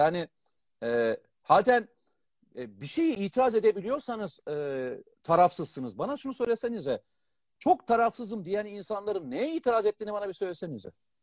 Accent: Black Sea Region, Turkey; Ben ama ben Karadenizliyim. Çok normal yani.

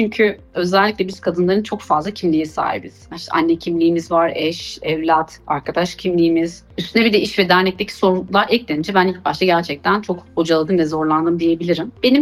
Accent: Gaziantep, Turkey; born there; Ben de Gaziantep doğumluyum.

